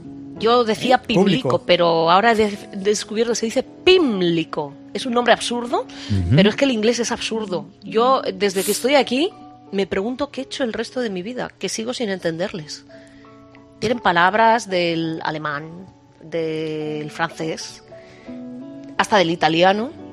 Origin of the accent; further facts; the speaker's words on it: Spain; moved away as an adult; now in United Kingdom; yo soy expatriada. Yo soy española, pago impuestos en España